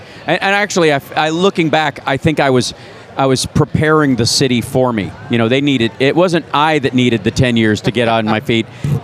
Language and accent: English; Kentucky, United States; also born or lived in Chicago; I'm from Kentucky.